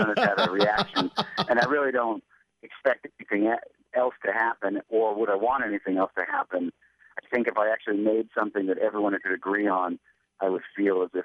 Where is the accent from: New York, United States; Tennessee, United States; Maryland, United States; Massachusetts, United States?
Massachusetts, United States; Yeah, well, I mean, I grew up in Massachusetts, so I was always very aware of the Salem witch trials.